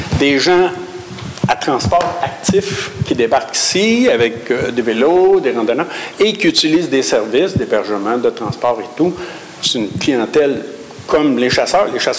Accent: Quebec, Canada; Je viens de la Côte-Nord puis la Gaspésie, c'est pas la même chose.

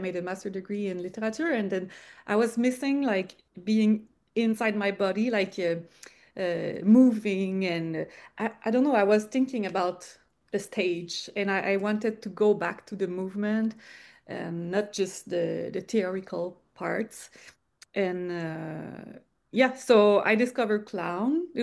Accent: Sutton, Quebec, Canada; English is a second language; I personally, I am born in the, I am from Sutton.

